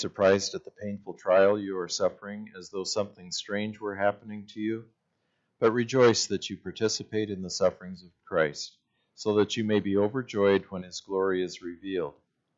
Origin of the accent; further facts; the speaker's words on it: Idaho, United States; Riding in a taxi in Chicago, and we're from Idaho.